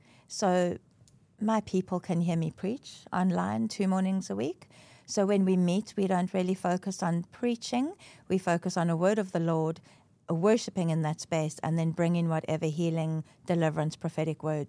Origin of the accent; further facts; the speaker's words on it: Cape Town, Western Cape, South Africa; So we're both from Cape Town, born and bred.